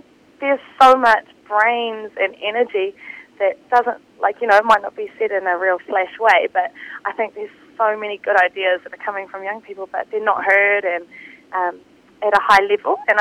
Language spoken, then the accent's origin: English; Auckland, New Zealand; also born or lived in Northland; spent lots of my time growing up in Auckland and with school and everything